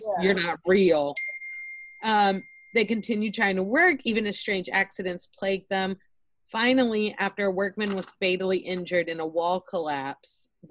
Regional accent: Austin, Texas, United States; so I grew up in Austin, and I remember always, you know, East Austin, when I was there up until like 2004 was when we moved out.

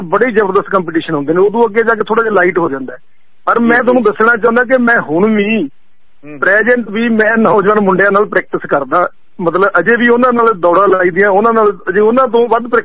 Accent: Alipur, Punjab, India; ਪਾਕਿਸਤਾਨ ਚੋਂ ਆਏ ਸੀ ਜੀ 1947 ਦੇ ਵਿਚ, ਤੇ ਅਸੀਂ ਨਾਭੇ ਦੇ ਕੋਲ, ਸਾਡਾ ਪਿੰਡ ਹੈ ਨਾਭੇ ਦੇ, ਜਿਹੜਾ ਪਟਿਆਲਾ ਤੇ ਸੰਗਰੂਰ ਦੇ ਵਿਚਾਲੇ ਅਲੀਪੁਰ ਪਿੰਡ ਹੈ, ਜੋ ਬਿਲਕੁਲ ਦੋਵਾਂ ਜ਼ਿਲ੍ਹਿਆਂ ਦੇ ਬਾਰਡਰ ਤੇ ਹੈ।

